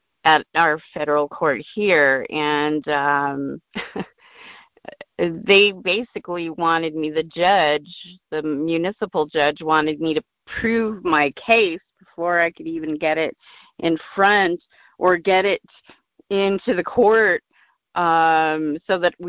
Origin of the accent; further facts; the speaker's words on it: Texas, United States; from Texas.